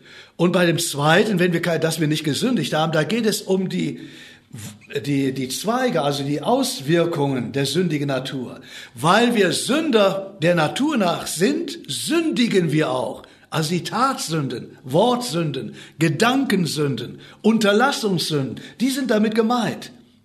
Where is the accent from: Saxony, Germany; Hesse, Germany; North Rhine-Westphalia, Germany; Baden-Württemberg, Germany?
North Rhine-Westphalia, Germany; Cologne; ich bin ja in Köln groß geworden